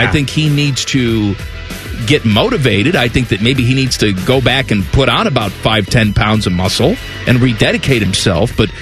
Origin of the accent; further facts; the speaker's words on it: New Jersey, United States; If you tell me I'm from the East Coast, to me that's I'm from Jersey.